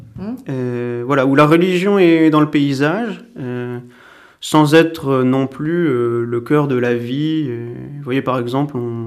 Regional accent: Chartres, Centre-Val de Loire, France; J'ai 28 ans. Je suis né à Chartres, et puis j'y ai passé l'essentiel de ma vie, en tout cas jusqu'à 18 ans. Et puis donc je suis né dans une famille luisantaise.

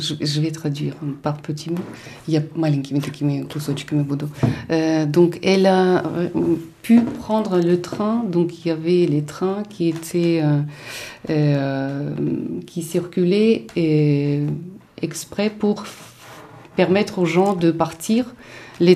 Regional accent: Ukraine; Et donc aujourd'hui, je suis ukrainienne, de toutes les façons.

